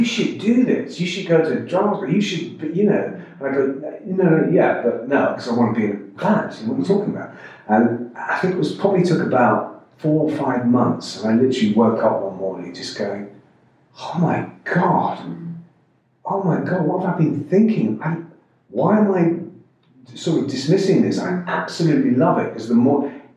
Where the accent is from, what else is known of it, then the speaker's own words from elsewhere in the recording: South West England, United Kingdom; I grew up in Cornwall for my teenage years